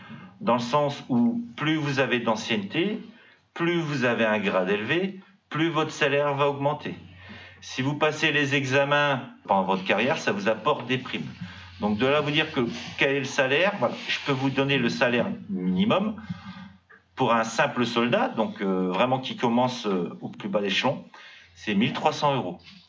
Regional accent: Grand Est, France; Oui, moi je suis de la Lorraine.

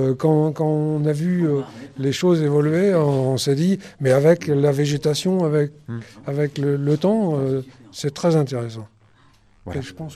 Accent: Lévignan, Hauts-de-France, France; now in Crépy, France; Moi, je suis un ancien habitant de Lévignan, je suis né à Lévignan, et j'habite Crépy maintenant

